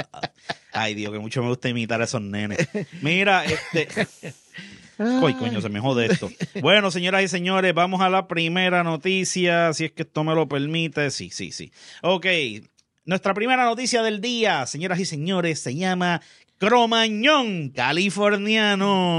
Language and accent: Spanish; Puerto Rico; now in West Virginia, United States; Yo soy un boricua entre un montón. Soy blanco.